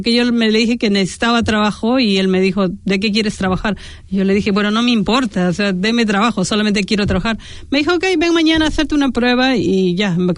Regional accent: Huancayo, Junín, Peru; yo vengo de Perú, nací en el en las altas montañas, como dicen, soy de la ciudad de Huancayo. Tengo 9 hermanos

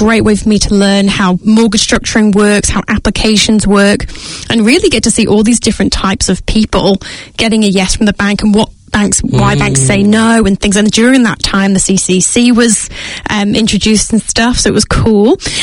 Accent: Isle of Man; now in New Zealand; Yes. So originally I'm from the Isle of Man, which is a tiny little channel island in the British Isles.

